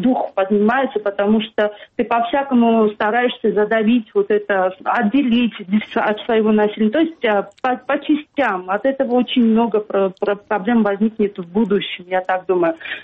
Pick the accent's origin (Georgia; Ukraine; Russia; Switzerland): Georgia; Akhalkalaki, Samtskhe-Javakheti; почему я из Ахалкалаки поехала туда